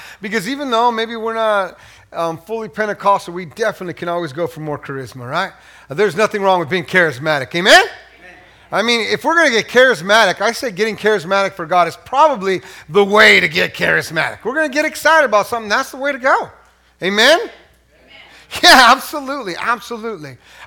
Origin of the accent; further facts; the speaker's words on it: New Mexico, United States; And to be fair, y'all, I'm from New Mexico.